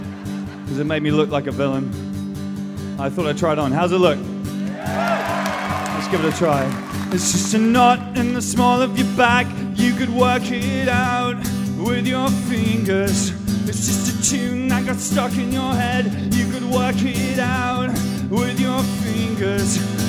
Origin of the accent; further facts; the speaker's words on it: England, United Kingdom; I come from England.